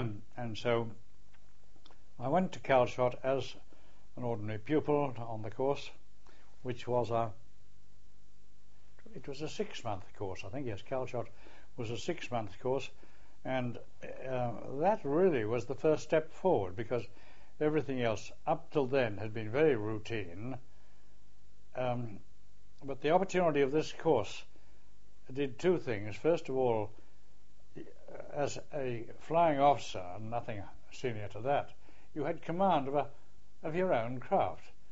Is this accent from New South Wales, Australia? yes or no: no; Toowoomba, Queensland, Australia; also born or lived in Brisbane; I was born in Toowoomba, Queensland, T-O-O-W-O-M-B-A. I was born of a family of cattlemen, and I lived there in the early days of my life before moving to Brisbane